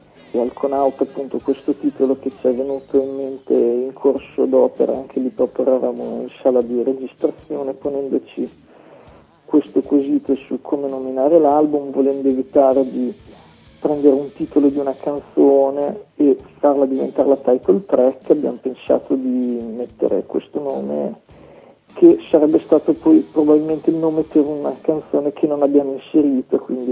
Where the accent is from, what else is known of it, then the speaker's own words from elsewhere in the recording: Bologna, Emilia-Romagna, Italy; Siamo tutti di Bologna, tranne Alessandro che è di Schio, in provincia di Vicenza.